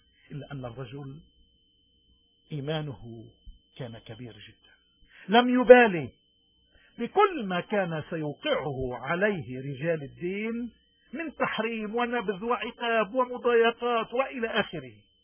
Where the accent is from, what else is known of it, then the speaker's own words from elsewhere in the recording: Lebanon; نحن اليوم كلبنانيين، إن كنا بلبنان أو ببلدان الاغتراب، مشكلتنا الأساسية هي العمى.